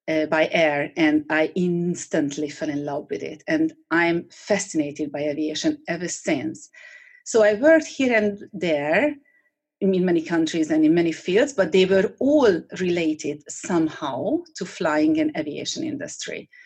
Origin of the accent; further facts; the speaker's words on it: Hungary; moved away; also born or lived in Albania / United Kingdom / Finland / Bahrain; Well, I'm Hungarian, born and raised in Hungary. And Hungary is a small country, so if you want to see anything, you must go abroad. So I did. I lived 10 years abroad in Albania, in the United Kingdom, in Finland, and the longest in the Middle East, in Bahrain.